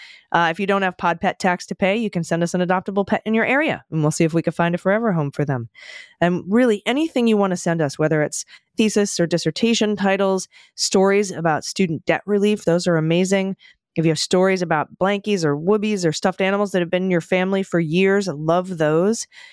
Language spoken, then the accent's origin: English; New Jersey, United States; I grew up in New Jersey, and I've been familiar with Trump's lack of ethics or business acumen all my life.